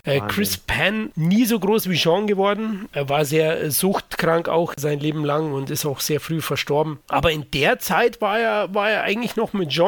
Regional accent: Germany; Ich bin Deutscher

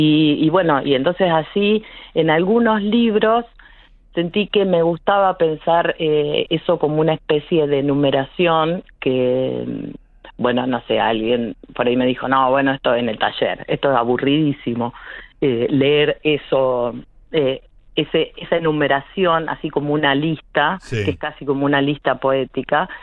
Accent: Santa Isabel, Santa Fe, Argentina; born there; yo nací en Santa Isabel, un pueblo al sur de Santa Fe

